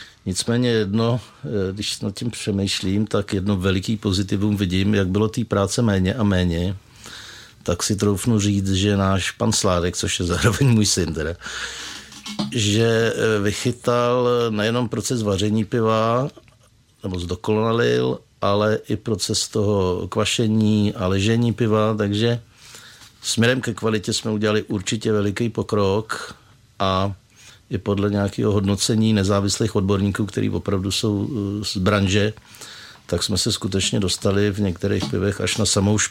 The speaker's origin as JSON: {"language": "Czech", "town": "Plzeň", "region": "Plzeň Region", "country": "Czechia", "tie": "born or raised there", "moved": "as an adult", "lives_now": "Jihlava, Czech Republic", "said": "Já jsem se narodil v Plzni a žil jsem až do svých 20 let na Plzeňsku, pak jsem teda šel studovat do Prahy"}